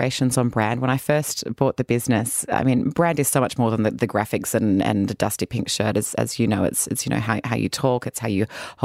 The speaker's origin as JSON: {"language": "English", "town": "Sydney", "region": "New South Wales", "country": "Australia", "said": "I'm from Sydney, Australia, down south. My parents still live there in a little suburb called Lugano."}